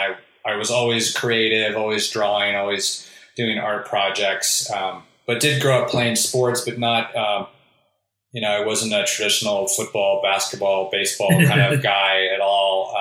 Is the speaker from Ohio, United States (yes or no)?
yes; Cincinnati, Ohio, United States; So, I grew up basically in Cincinnati, Ohio, in the Midwest. I was born in a small town in Ohio.